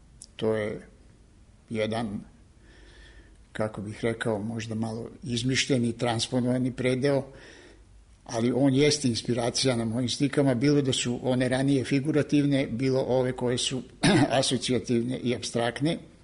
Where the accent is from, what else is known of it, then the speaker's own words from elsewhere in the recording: Vojvodina, Serbia; U ostalom, ja potičem iz Ravnice, iz Banata.